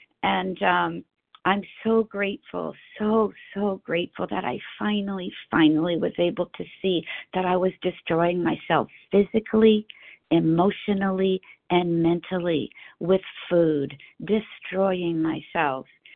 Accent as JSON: {"language": "English", "region": "California", "country": "United States", "said": "I'm from Southern California."}